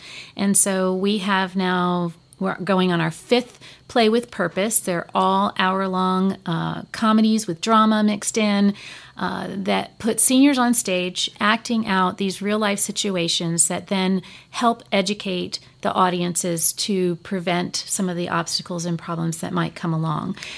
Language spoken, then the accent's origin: English; Venice, Florida, United States; born there; So my mother and I'm a native Floridian. I was born in Venice.